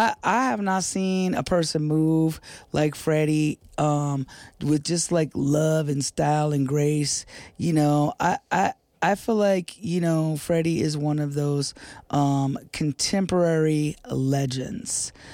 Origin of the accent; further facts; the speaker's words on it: Indiana, United States; And Tina, all the way from my home state of Indiana, my high school buddy.